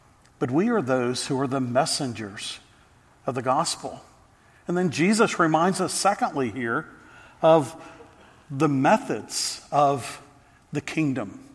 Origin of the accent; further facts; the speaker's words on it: Texas, United States; As a little boy growing up in Texas, I remember seeing ripe fields of cotton